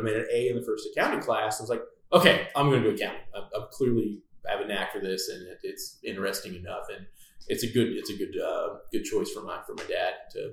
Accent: Amarillo, Texas, United States; So I am from Amarillo, Texas. Proud to be from West Texas. It was a great place to grow up.

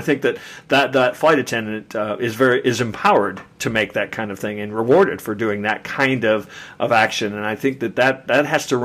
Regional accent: Kansas City, United States; but they laid over, ironically, my hometown of Kansas City.

